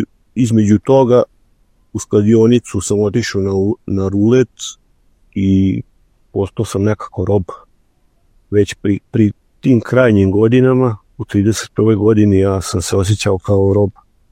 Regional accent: Vojvodina, Serbia; i iz Kutoga sam. To je jedno mesto 10 km od Novog Sada.

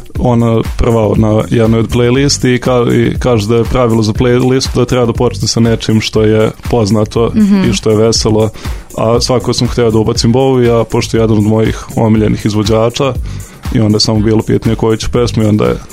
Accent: Vrbas, Vojvodina, Serbia; iz Vrbasa sam. Studiram u Novom Sadu na FTN-u

